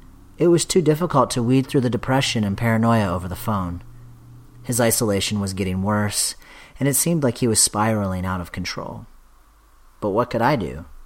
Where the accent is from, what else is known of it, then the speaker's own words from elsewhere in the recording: Canton, Ohio, United States; While my siblings and I were growing up in Canton, Ohio, he would often share his childhood memories with us.